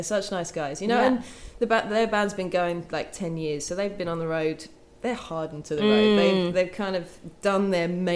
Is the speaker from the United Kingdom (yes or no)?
yes; England, United Kingdom; now in United States; from England. Logistically, that's a nightmare for a band in Michigan.